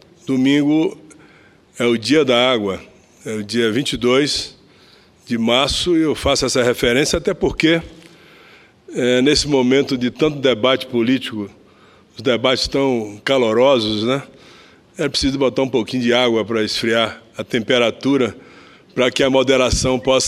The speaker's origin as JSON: {"language": "Portuguese", "country": "Brazil", "said": "Eu, como brasileiro, com sentimento de patriotismo"}